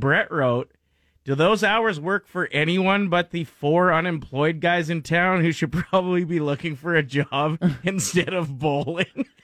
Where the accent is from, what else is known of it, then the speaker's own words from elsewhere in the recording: Maidstone, Saskatchewan, Canada; So Maidstone is my hometown of less than 1,000 people. Very different upbringing than Lisa, who was spoiled in St. Albert.